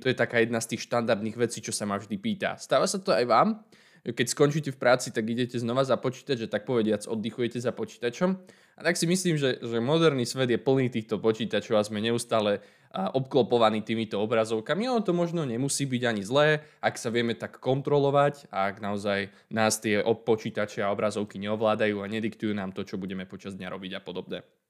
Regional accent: Bratislava, Bratislava Region, Slovakia; Keďže pochádzam z Bratislavy a momentálne žijem s mojou rodinou v Bratislave

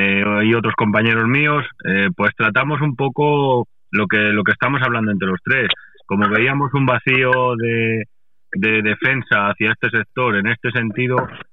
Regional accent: Salamanca, Castile and León, Spain; yo soy ganadero de Salamanca

